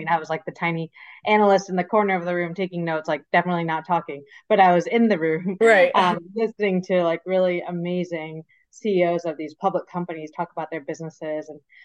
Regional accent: Michigan, United States; So I grew up in Michigan, so born and raised in Michigan, and grew up with two Taiwanese immigrant mom and dad.

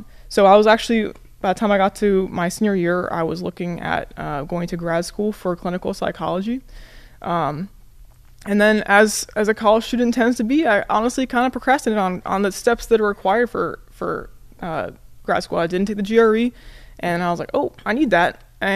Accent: Vienna, Virginia, United States; now in Newport News, United States; So I'm originally from Vienna in Northern Virginia.

